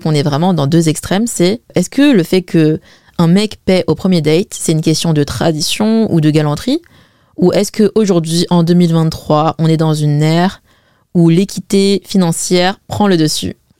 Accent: China; perso, je suis chinoise et en plus, je suis chinoise Wen

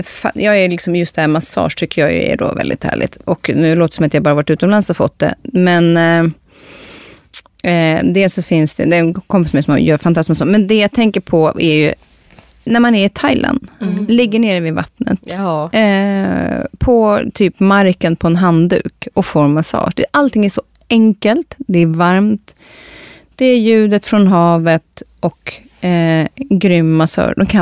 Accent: Sweden; jag är från Sverige

